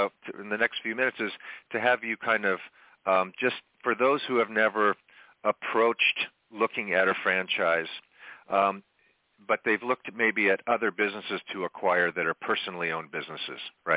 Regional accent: Boynton Beach, Florida, United States; now in Avila Beach, United States; Then I grew up in South Florida in Boynton Beach and Delray Beach.

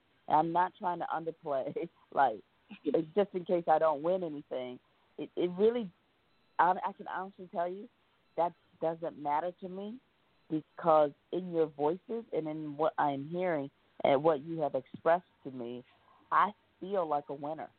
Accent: Detroit, Michigan, United States; Well, I'm from Detroit. I don't know if you guys knew that.

